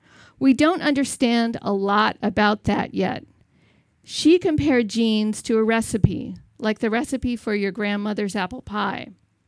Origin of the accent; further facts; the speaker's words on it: Connecticut, United States; She served in local politics in my hometown in Connecticut